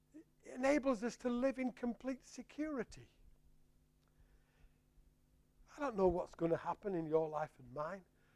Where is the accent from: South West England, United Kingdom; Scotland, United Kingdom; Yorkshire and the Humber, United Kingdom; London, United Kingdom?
Yorkshire and the Humber, United Kingdom; because I'm from Yorkshire, so my surroundings as a young lad were all to do with coal mining.